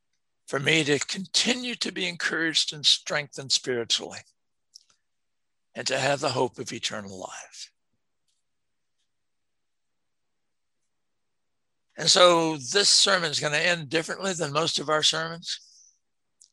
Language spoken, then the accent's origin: English; United States; And even though I am an American and served in the military and I treasure America and value this country